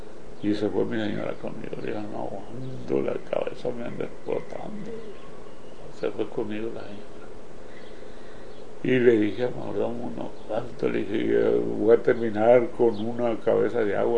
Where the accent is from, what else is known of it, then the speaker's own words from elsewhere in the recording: Mexico; Para mi tierra, sí. Sí. Cualquier rato. Uh-huh. Ahora ya no trabajo.